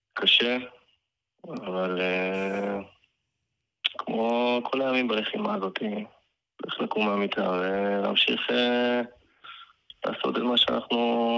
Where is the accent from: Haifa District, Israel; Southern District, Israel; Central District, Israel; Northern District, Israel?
Northern District, Israel; Tiberias; now in Tel Aviv, Israel; זה נשוי, גר בתל אביב, במקור אני מהצפון, מטבריה.